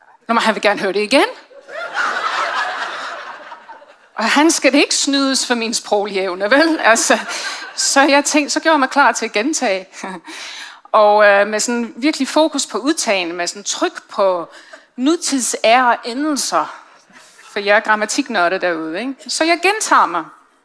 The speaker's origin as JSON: {"language": "Danish", "region": "England", "country": "United Kingdom", "tie": "born or raised there", "also_born_or_lived": "Iran / Belgium", "second_language": "Danish", "lives_now": "Denmark", "said": "så er jeg er født i Iran, og jeg er opvokset i England, og jeg valgte at læse teologi i Belgien."}